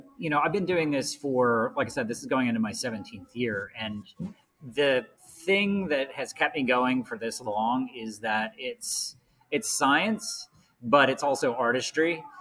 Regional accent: Harrisburg, Pennsylvania, United States; I'm from the Harrisburg area.

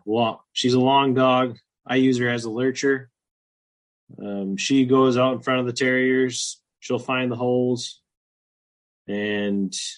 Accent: Michigan, United States; I'm from Michigan, up in the thumb.

